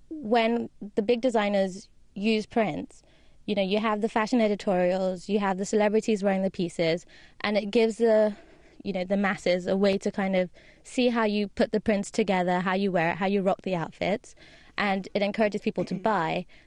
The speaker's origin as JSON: {"language": "English", "country": "Nigeria", "tie": "born or raised there", "said": "I grew up in Nigeria"}